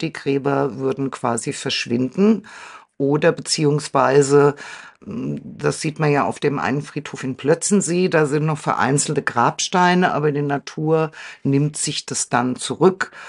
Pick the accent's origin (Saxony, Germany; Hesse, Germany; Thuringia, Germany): Hesse, Germany; Frankfurt am Main; born there; ich bin ja gebürtig in Frankfurt-Main